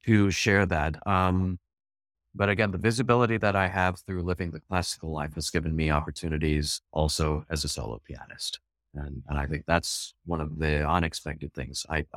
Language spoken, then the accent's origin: English; Champaign-Urbana, Illinois, United States; Going back to my hometown and filming just examples of a really great classical music public radio station, what it takes to do that. We have an incredible performing arts center in the Krannert Center in Champaign-Urbana.